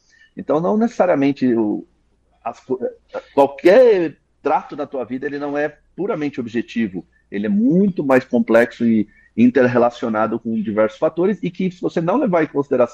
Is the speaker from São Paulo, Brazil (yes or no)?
yes; São Paulo, Brazil; Eu estou quase um cidadão do mundo, mas hoje eu sou de São Paulo.